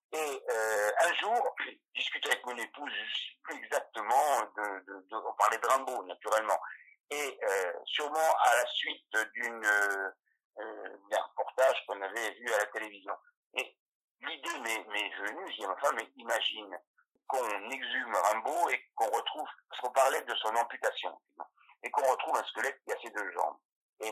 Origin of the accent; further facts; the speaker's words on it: Grand Est, France; il y a aussi dans ce polar provençal un lien avec les Ardennes. Il y a souvent un lien, quelquefois ténu, mais un lien avec ma région d'origine.